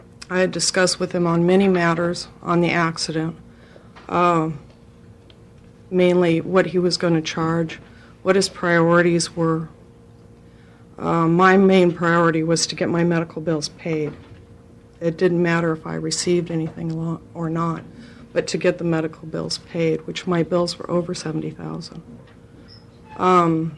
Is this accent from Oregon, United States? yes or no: yes; Eddyville, Oregon, United States; I'm from Eddyville, Oregon.